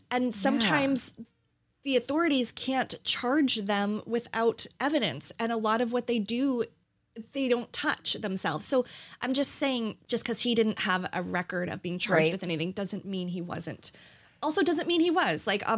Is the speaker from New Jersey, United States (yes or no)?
yes; New Jersey, United States; I'm half Italian and I'm from New Jersey.